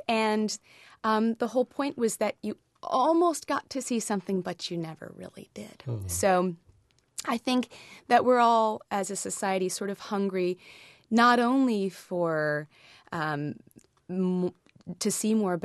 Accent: Oregon, United States; also born or lived in Alabama / New York City; I was born in Alabama, raised in Oregon, and schooled in New York City.

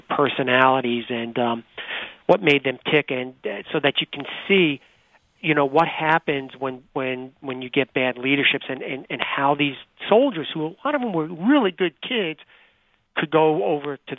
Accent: Bronx, New York, United States; I grew up in the Bronx.

